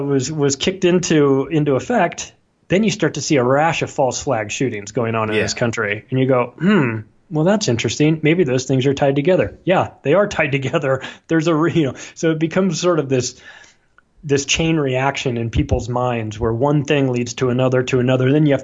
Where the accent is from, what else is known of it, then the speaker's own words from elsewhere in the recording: California, United States; Now we're from Southern California originally. So like San Bernardino is a place we're very familiar with.